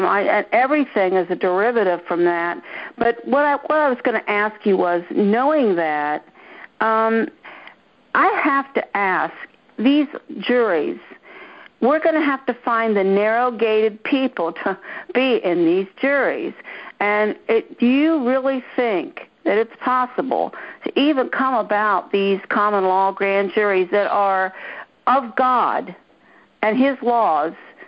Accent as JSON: {"language": "English", "region": "Ohio", "country": "United States", "said": "I'm from Ohio"}